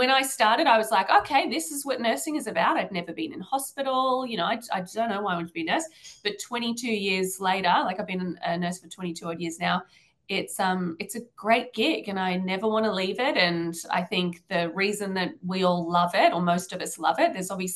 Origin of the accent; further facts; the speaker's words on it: Glebe, New South Wales, Australia; now in Bondi, Australia; I grew up, I live in Bondi area now, but I grew up in Glebe and I miss Glebe. I loved growing up there. It was a very good place to grow up in terms of location.